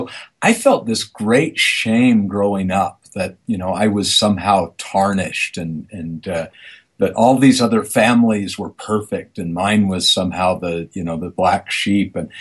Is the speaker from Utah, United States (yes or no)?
yes; Provo, Utah, United States; I grew up in Provo here, Provo, Utah, with in the heart of, you know, Mormon country, and my parents weren't practicing Mormons really.